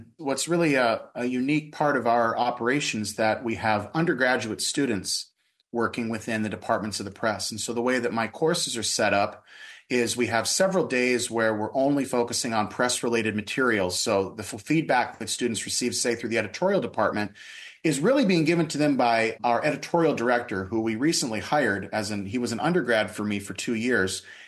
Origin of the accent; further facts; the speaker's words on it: Montana, United States; now in Midwest, United States; and I grew up in the West. I'm from Montana, yet I've been a Midwestern transplant now for over a decade.